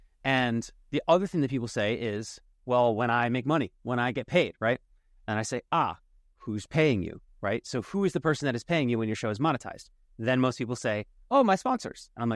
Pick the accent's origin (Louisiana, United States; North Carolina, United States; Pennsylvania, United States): Pennsylvania, United States; Philadelphia; My first show was about my hometown of Philadelphia.